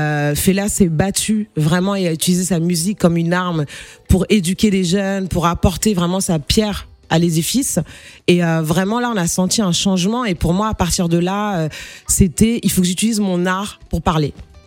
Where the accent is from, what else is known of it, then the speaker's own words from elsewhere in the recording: Paris, Île-de-France, France; now in United States; quand j'ai grandi à Paris avec donc des parents guinéo-bissau et sénégal